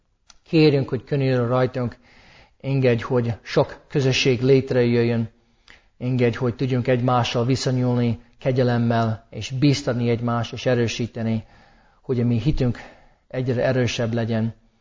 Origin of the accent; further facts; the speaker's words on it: St. Louis, Missouri, United States; én éppen St. Louisban nőttem fel